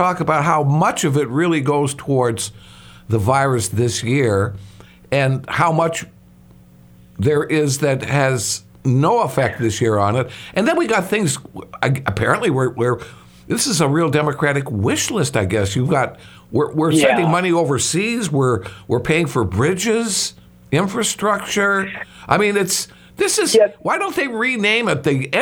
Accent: Illinois, United States; And I know I come from Illinois, where that's probably the worst case if you want to look at pension troubles.

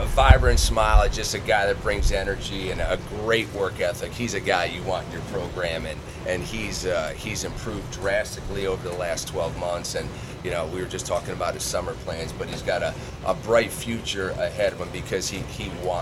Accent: New York, United States; okay, well, you know I'm from New York, Dave, but now you want to know where I'm calling you from?

